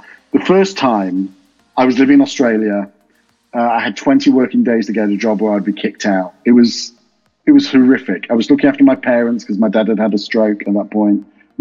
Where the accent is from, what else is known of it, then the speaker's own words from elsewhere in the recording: Nottingham, East Midlands, United Kingdom; I'm a bloke from Nottingham that didn't go to university because I was pretty rubbish at school.